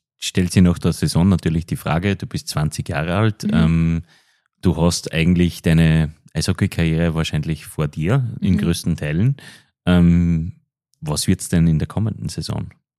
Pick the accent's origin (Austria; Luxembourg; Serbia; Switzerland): Austria; Lower Austria; Also vor allem als Niederösterreicher, lass dir sagen